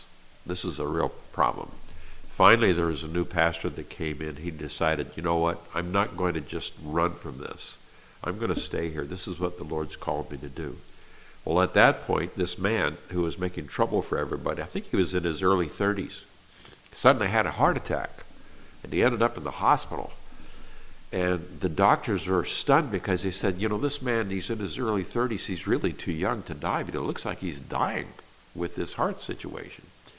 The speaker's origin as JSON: {"language": "English", "region": "California", "country": "United States", "said": "I'm from Northern California."}